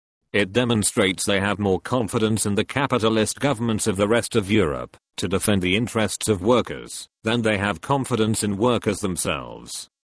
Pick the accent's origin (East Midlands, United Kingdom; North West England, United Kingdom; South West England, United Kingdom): East Midlands, United Kingdom; Derby; born there; I was born in Derby, my mother was Irish, my father was Spanish and my wife is Polish.